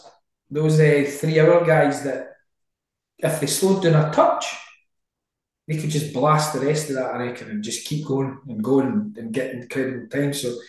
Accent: Falkirk, Scotland, United Kingdom; So they came out with family and stuff because I'm from Falkirk.

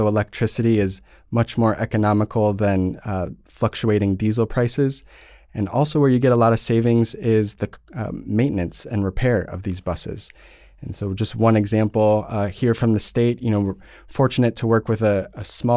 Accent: Illinois, United States; Growing up in Illinois, I know firsthand

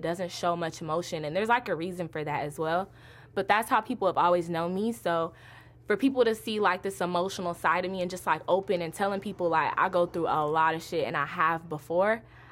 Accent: Compton, California, United States; and my brother, we're from Compton, so that's where we lived

